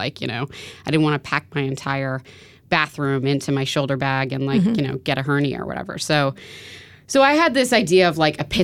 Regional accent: New York City, New York, United States; Sure. So I grew up in New York City. My dream was to work in politics.

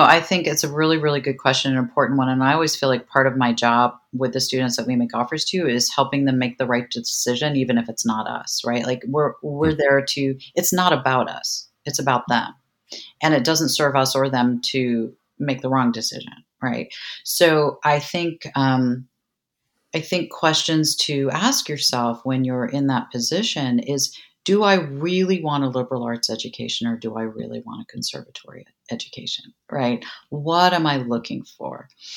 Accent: New York City, New York, United States; now in Texas, United States; And, you know, I'm a girl from New York City.

